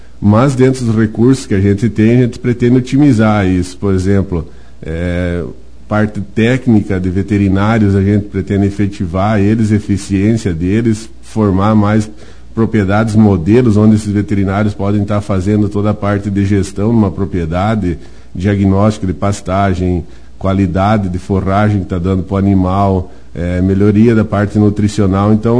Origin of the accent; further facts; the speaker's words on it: Chopinzinho, Paraná, Brazil; mas nasci, sou natural aqui de Chopinzinho. Meus pais moram na Água Amarela, onde que eu nasci e cresci.